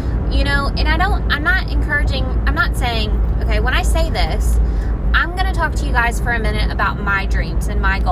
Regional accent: Alabama, United States; also born or lived in Louisiana / Florida; So I'm from Alabama. If you guys don't know this about me, I'm from Alabama. Let me start there. I'm from Alabama. I moved to Louisiana for culinary school.

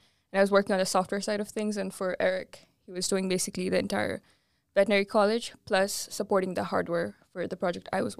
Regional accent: Nepal; I'm an international student. I'm from Nepal.

